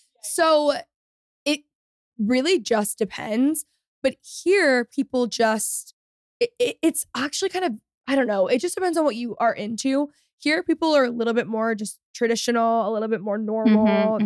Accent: Texas, United States; I am a Texan through and through. And I'm a Texas girl.

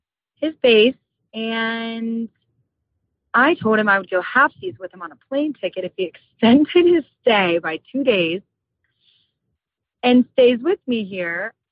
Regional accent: Cincinnati, Ohio, United States; I'm from Cincinnati.

